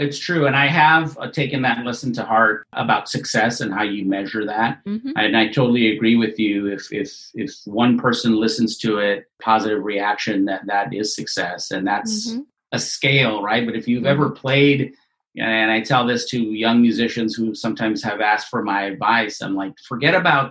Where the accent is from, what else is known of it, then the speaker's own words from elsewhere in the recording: Texas, United States; moved away as an adult; now in Los Angeles, United States; I'm from Texas. I'm a musician. I moved to LA back in 1999 to pursue a music career.